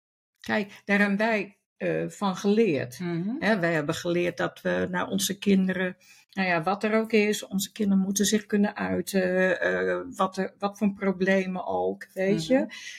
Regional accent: Hoogeveen, Drenthe, Netherlands; Hogeveen, ja, ik kom uit Hogeveen.

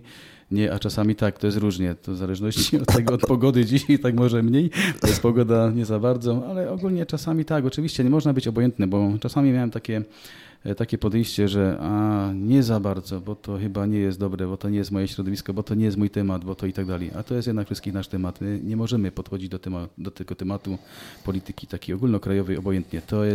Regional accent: Silesian Voivodeship, Poland; Ja w ogóle jestem takim typowym hanysem

